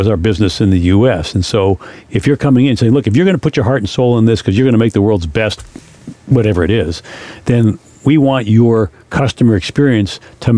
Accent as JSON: {"language": "English", "town": "New York City", "region": "New York", "country": "United States", "tie": "born or raised there", "said": "I grew up in New York City, and so, you know, if the sound of human beings bother you, then New York is not a good choice for you."}